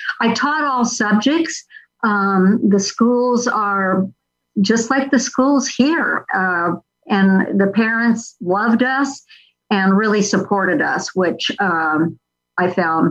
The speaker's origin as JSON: {"language": "English", "region": "California", "country": "United States", "said": "because I'm from Southern California, to see the ocean."}